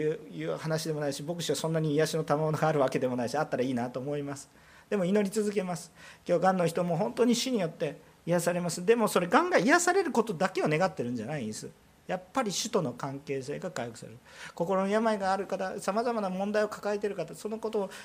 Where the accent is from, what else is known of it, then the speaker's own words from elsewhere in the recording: Kansai, Japan; おいしいって理解できますかね、関西人なんでね